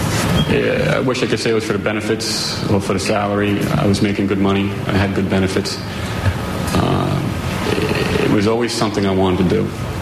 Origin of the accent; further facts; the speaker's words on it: New York, United States; In Suffolk County, on Long Island.